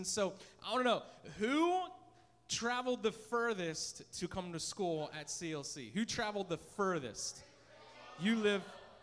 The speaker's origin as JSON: {"language": "English", "region": "Pennsylvania", "country": "United States", "said": "And so, anyway, I came from, I'm originally from Pennsylvania."}